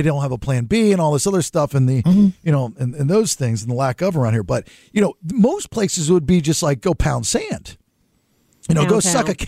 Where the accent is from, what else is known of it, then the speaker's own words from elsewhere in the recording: Georgia, United States; This place cannot stand me because I'm a redneck from Georgia and I speak my mind and I'm not a kiss ass.